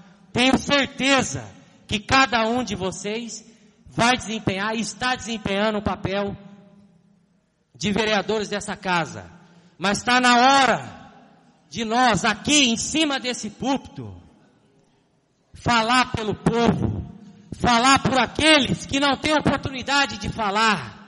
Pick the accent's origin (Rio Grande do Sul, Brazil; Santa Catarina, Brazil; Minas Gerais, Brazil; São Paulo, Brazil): Minas Gerais, Brazil; E olha que de queijo eu entendo, que eu sou mineiro, hein?